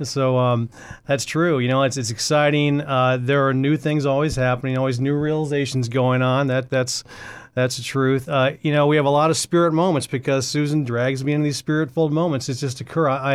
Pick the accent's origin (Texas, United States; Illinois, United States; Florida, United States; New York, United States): Texas, United States; born there; I was born in Texas, grew up moving all over the country as an Air Force brat